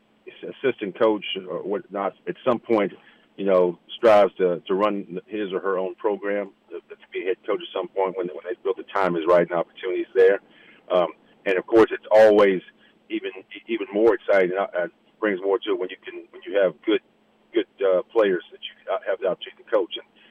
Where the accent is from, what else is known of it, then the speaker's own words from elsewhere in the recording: Louisville, Kentucky, United States; Well, obviously, I grew up in the Louisville area, and I first began my coaching career at the high school level in Louisville.